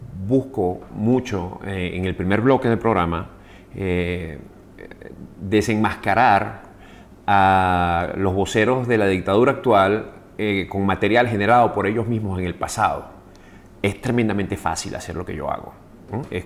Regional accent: Venezuela; Lo que sí me preocupa como venezolano

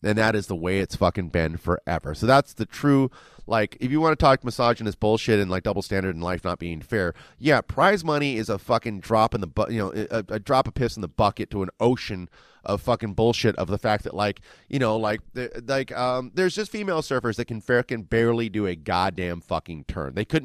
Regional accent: Huntington, California, United States; we moved back down to the suburbs to be close to our family, and I grew up in Huntington, and it's only like, you know, an hour away from LA.

